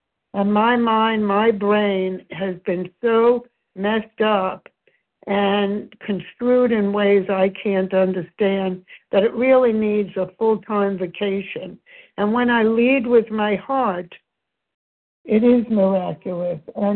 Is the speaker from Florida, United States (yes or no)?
no; Brooklyn, New York, United States; I flashed on when I was a little girl and I grew up in Brooklyn. My mom and I would go downtown Brooklyn to this department store called Mays